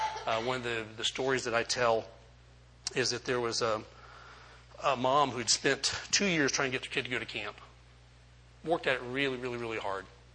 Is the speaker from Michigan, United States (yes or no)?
no; Orlando, Florida, United States; I grew up in Orlando